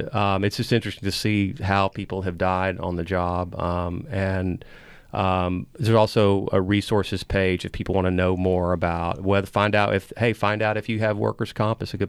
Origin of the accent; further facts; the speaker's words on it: Liberty, Texas, United States; In my hometown of Liberty, I would not do that.